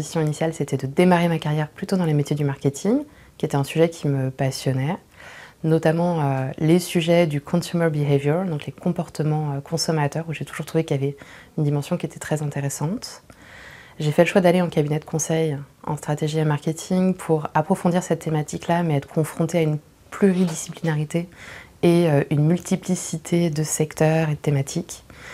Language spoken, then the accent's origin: French; Paris, Île-de-France, France; j'ai grandi à Paris il y a bientôt 40 ans.